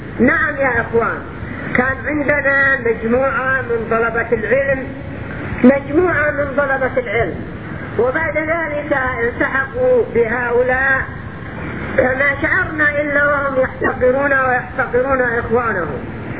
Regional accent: Yemen; عندنا في اليمن،

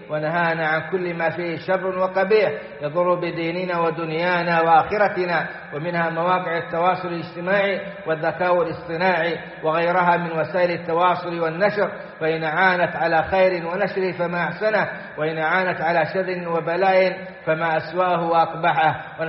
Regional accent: Saudi Arabia; وغص منهم بلادنا السعودية

